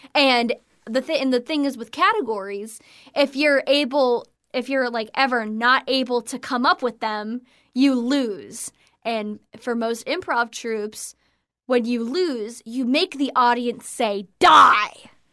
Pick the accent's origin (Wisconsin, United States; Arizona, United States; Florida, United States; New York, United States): Florida, United States; yeah, I'm from Florida and I'm on vacation with my family.